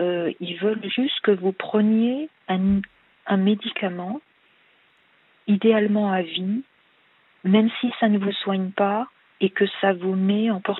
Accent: Paris, Île-de-France, France; now in Roissy, France; Alors, en principe, je suis de Paris. Mais maintenant que je suis SDF, je suis dans la région de Roissy.

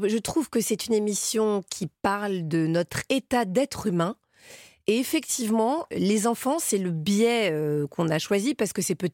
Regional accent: Paris, Île-de-France, France; je suis parisienne

